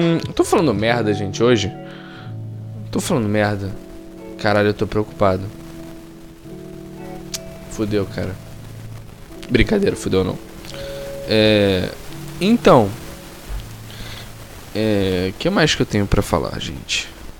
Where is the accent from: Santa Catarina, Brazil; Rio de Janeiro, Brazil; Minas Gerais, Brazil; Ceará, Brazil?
Rio de Janeiro, Brazil; Isso é um orgulho que eu tenho a dizer como carioca.